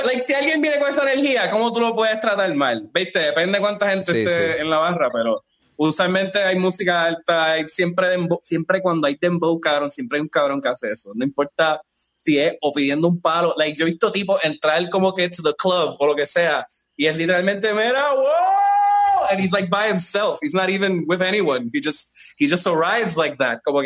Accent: Guaynabo, Puerto Rico; Blanco, claro, y soy puertorriqueño, cabrón. I'm like a 50% guaynabo / 50%.

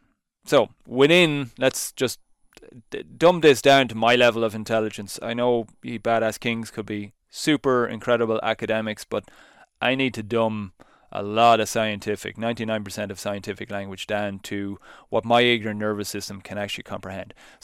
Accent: Ireland; I'm an Irish dude. I think in Europe it's Celsius.

